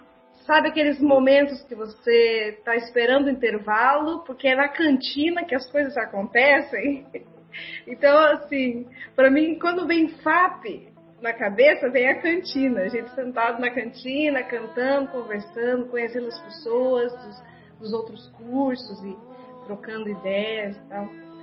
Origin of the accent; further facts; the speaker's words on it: São Paulo, Brazil; now in Curitiba, Brazil; eu também não sou de Curitiba, sou do interior de São Paulo. Então, eu vim aqui para Curitiba para fazer faculdade.